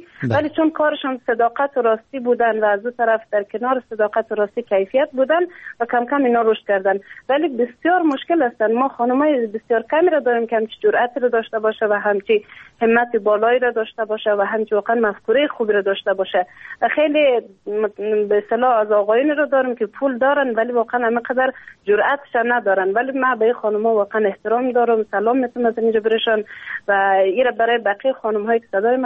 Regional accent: Afghanistan; من واقعا افتخار دارم که من افغان هستم

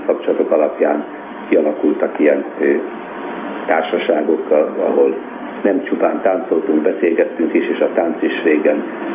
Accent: Budapest, Hungary; Én a Tabánban nőttem fel

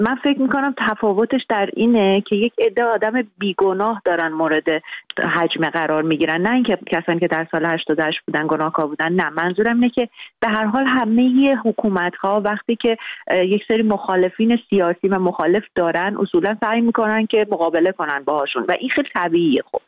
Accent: Iran; moved away as an adult; بیرون از ایران هستم، ولی من داخل ایرانم همیشه تند نوشتم، بازخواست شدم و اصلا علت مهاجرتم هم همین تند بودن و قلم تند و تیز و زبان تند و تیز بود

